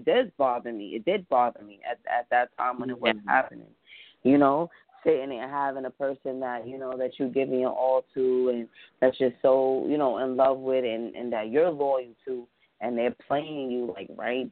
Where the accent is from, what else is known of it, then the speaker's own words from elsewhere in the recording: New York City, New York, United States; I am from New York, New York. I'm from a small little part of Manhattan. The area is called Chelsea, but I'm from Fulton Projects